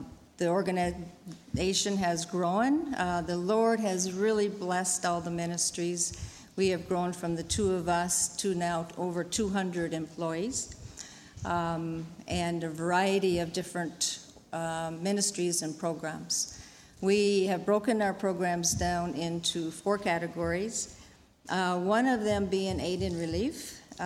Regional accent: North Dakota, United States; now in Africa; But before I went to Africa, I grew up in North Dakota, and that's my home state.

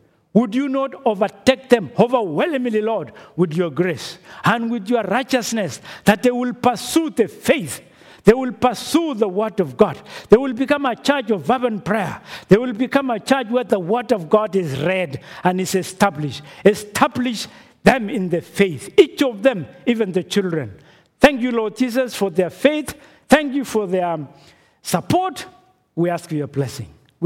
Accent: Kenya; since I come from Kenya

